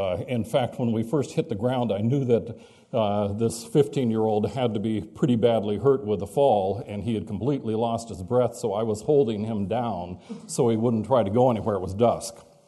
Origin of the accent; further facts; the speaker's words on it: Edmonds, Washington, United States; also born or lived in Warren, Ohio; I was born in Warren, Ohio. We moved out to Seattle when I was seven, where my father was an engineer at Boeing. And we lived north of Seattle in Edmonds.